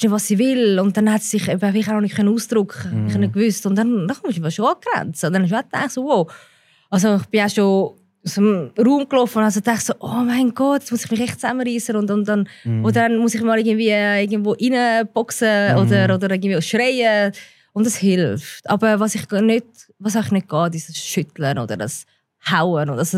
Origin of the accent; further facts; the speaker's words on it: Zurich, Switzerland; Nein, ich bin in Zürich aufgewachsen.